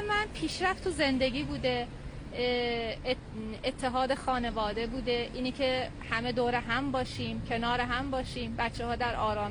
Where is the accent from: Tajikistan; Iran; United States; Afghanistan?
Iran; Mashhad, Razavi Khorasan; now in Urmia, Iran; والا من مشهدی هستم، از مشهد اومدم ارومیه زندگی